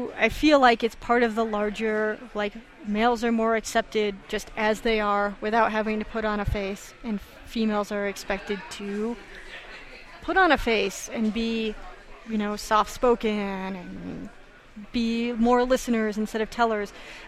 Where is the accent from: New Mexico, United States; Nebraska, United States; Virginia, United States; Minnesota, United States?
New Mexico, United States; Santa Fe; And also because I grew up in Santa Fe